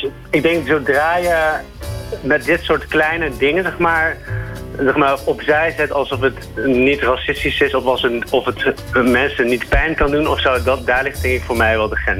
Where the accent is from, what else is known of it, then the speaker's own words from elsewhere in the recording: North Brabant, Netherlands; Ik ben natuurlijk Nederlander, ik ben Brabander, ik ben journalist, ik ben ook Chinees. Mijn ouders zijn Chinees.